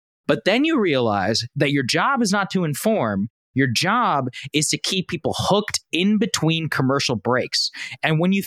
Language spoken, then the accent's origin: English; Texas, United States; now in Washington, D.C., United States; I grew up in Texas. I know like actual, like straight up old school Bush evangelical Republicans.